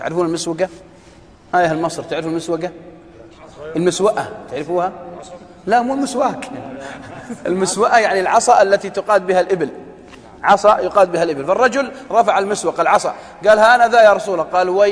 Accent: Saudi Arabia; وهذه عندنا في السعودية

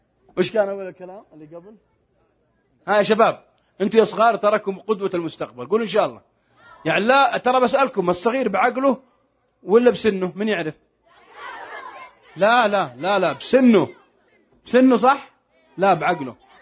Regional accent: Al-Qassim, Saudi Arabia; لا عندنا في القصيم ما نسميه ورع

